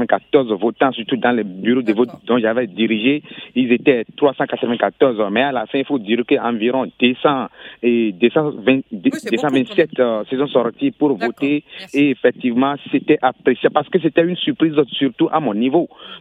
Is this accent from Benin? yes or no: yes; Benin; je suis toujours un citoyen du Bénin, même si les choses ne vont pas normalement. Bon, en tout cas, je suis vraiment un citoyen du Bénin.